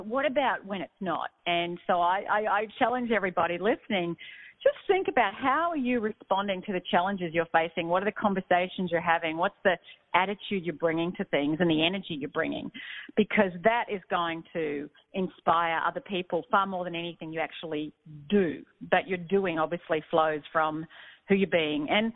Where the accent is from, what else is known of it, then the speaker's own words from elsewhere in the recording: Australia; accent: Australian; I hope hopefully people can understand my Aussie accent